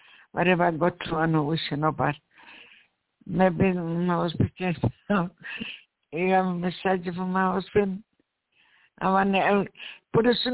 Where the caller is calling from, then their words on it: New York, United States; English is a second language; Yeah, I call it from New York.